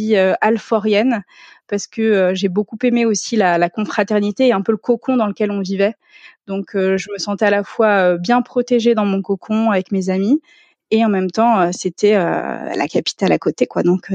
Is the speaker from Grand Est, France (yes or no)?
yes; Grand Est, France; moi je viens de l'Est, j'ai fait ma prépa à Reims parce que je voulais être au plus proche de chez moi.